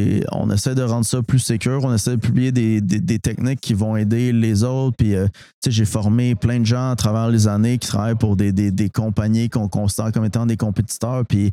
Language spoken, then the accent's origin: French; Montréal-Est, Quebec, Canada; j'ai grandi à Montréal-Est dans un milieu pas nécessairement. C'est très, très, très fortuné. J'ai grandi avec les gens dans la rue.